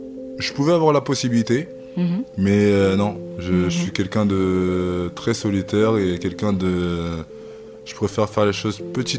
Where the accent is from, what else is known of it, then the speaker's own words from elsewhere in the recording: Île-de-France, France; moi, j'ai grandi à Iragny-sur-Oise, mm-hmm. qui est pas loin d'ici.